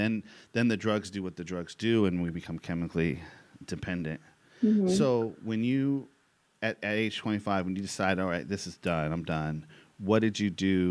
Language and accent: English; Bakersfield, California, United States; and I grew up in California also, mm-hmm. in Bakersfield.